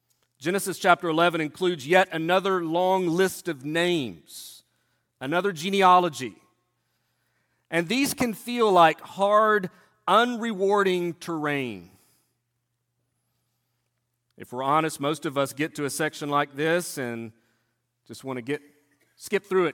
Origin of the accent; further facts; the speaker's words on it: Tennessee, United States; Growing up in East Tennessee, there were multiple entry points, practically in our backyard